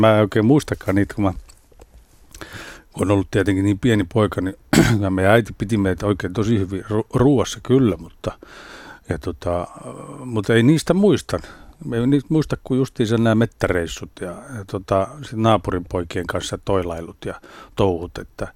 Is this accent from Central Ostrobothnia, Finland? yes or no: no; Lohja, Uusimaa, Finland; also born or lived in Kerava / Karjalohja; en oikein mistään kotoisin, kun on syntynyt Keravalla, mutta sen jälkeen on asunut sekä Lohjalla että nyt sitten perheen kanssa Karjalohjalla, että sinne päin minua on 11-vuotiaana muuttanut.